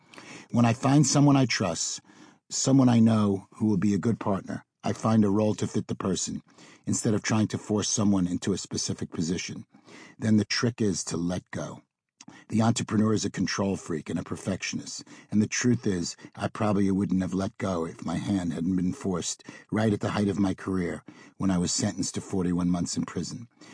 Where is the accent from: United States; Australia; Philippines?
United States; New York; stone's throw away to the Five Towns of Long Island, a place that is still very much a part of me, from my accent to my style